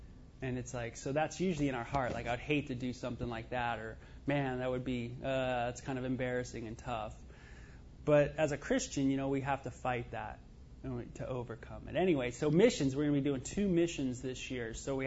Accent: Los Angeles, California, United States; growing up in the Hollywood area, you grow up in this big subculture of music.

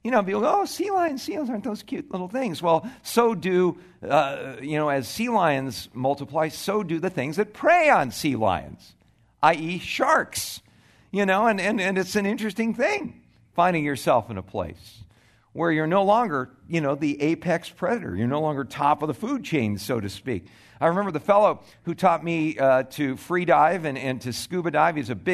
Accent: California, United States; now in Tucson, United States; But where I grew up in California, you know, there were two things that you would encounter quite a bit.

